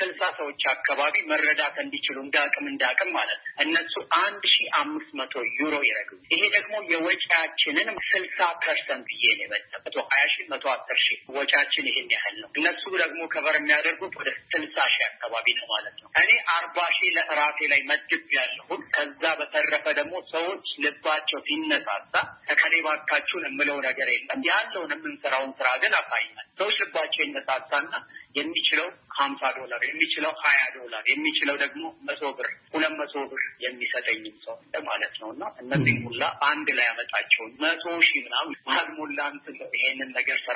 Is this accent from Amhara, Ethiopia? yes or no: no; Ambo, Oromia, Ethiopia; moved away as an adult; also born or lived in Addis Ababa / Canada; አምቦ ተወልጄ ያደግኩኝ ለትምህርት አዲስ አበባ ገባሁኝ። ከዛ ሳንጨርስ ወጣ ወደ ሌላ ሀገር ወደ ካናዳ ገብቼ ተምሬ ኖሬ ነበረ።